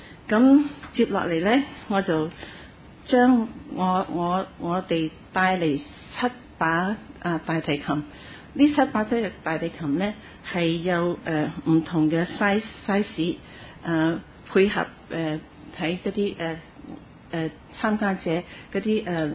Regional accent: Singapore; Cantonese is a second language; 係因為我係新加坡人，所以我講廣東話可能係比較慢啲

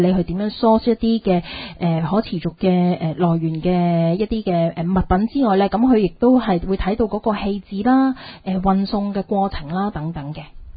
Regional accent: Hong Kong; 我哋香港人好鍾意嘅一個食材呢

